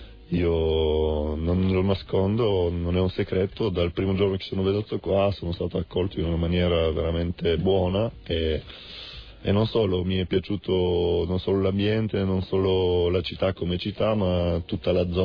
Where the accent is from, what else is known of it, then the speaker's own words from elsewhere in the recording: Sofia, Sofia City, Bulgaria; Sono di Sofia.